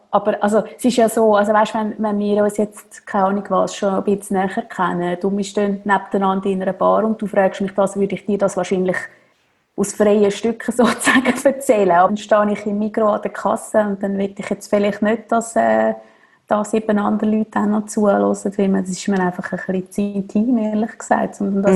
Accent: Zurich, Switzerland; aus dem Zürich-Oberland, ich bin im Zürich-Oberland aufgewachsen.

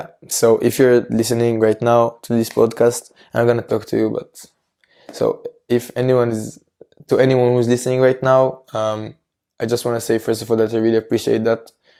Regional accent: Israel; even if in my home country, in Israel, people are warmer

